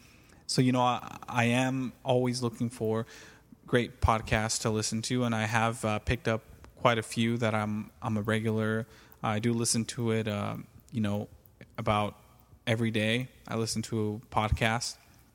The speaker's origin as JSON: {"language": "English", "region": "California", "country": "United States", "said": "Where the heck am I from? I am from California. I reside in Santa Clara, California, which is close to San Jose."}